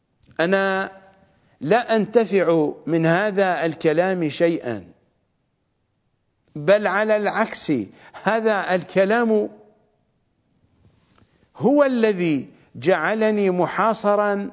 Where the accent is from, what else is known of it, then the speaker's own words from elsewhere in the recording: Iraq; فأنا عراقي وقلبي متعلق بالنجف، وأنا شيعي وجزء من الواقع الشيعي المتدين